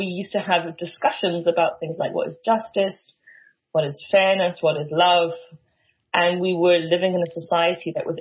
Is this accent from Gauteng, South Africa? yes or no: yes; Benoni, Gauteng, South Africa; I grew up in Benoni